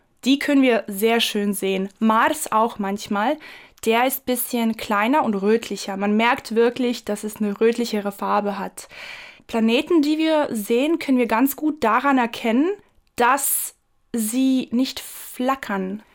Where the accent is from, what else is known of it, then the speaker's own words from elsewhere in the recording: Croatia; in meiner Heimat auch in Kroatien